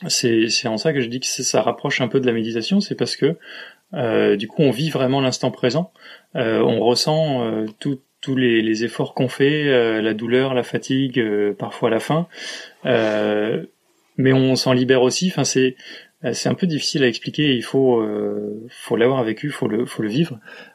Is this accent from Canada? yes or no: no; Poitiers, Nouvelle-Aquitaine, France; born there; also born or lived in Paris / Nantes; parce que moi, je suis plutôt citadin à l'origine. Je suis né à Poitiers, j'ai vécu à Paris, j'ai vécu à Nantes, qui sont des grandes villes.